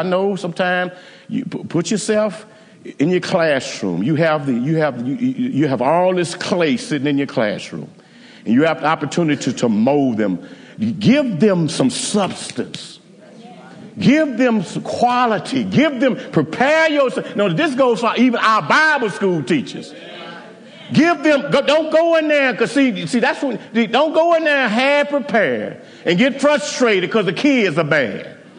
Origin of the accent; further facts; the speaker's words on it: Houston, Texas, United States; You know, I think I grew up in Cashmere Garden. Is that the ghetto?